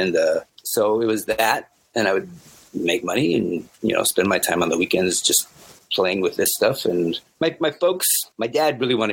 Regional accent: Hillsboro, Oregon, United States; I grew up in a little city outside of Portland called Hillsboro. Yeah, it's about maybe 20 minutes or 20 miles outside of Portland, kind of going towards the coast.

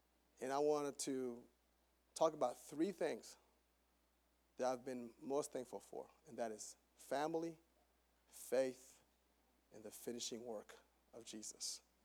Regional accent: Palm Beach, Florida, United States; also born or lived in Haiti; So I'm Haitian. I was born in Haiti. My dad, being a very visionary man, brought us here to America with just a better vision and hope for us. Raised up in Palm Beach, came up here in Tallahassee, Florida

